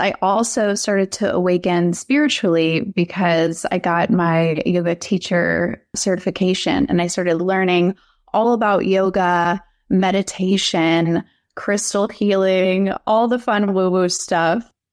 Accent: the South, United States; definitely had a lot of conditioning from growing up in the South around people pleasing and being the good girl.

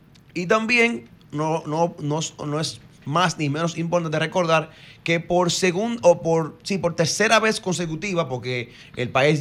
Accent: Dominican Republic; Yo, como ciudadano dominicano, me enorgullece ver que mi país está tirándose adelante

